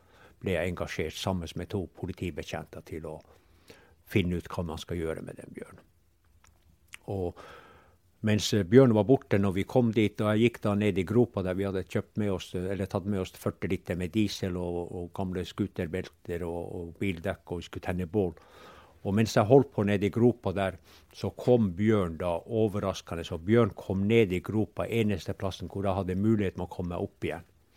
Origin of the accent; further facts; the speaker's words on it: Pasvik, Finnmark, Norway; vi bare en og en halv kilometer fra hjemplassen min, og her har jeg vokst opp, og her blir det.